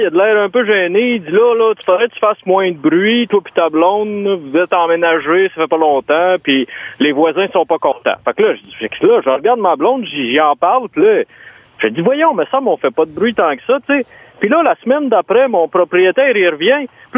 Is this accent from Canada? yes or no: yes; New Brunswick, Canada; je viens comme d'une partie du Nouveau-Brunswick là, qui ça. Est pas loin de okay. Qui est pas loin de la Gaspésie.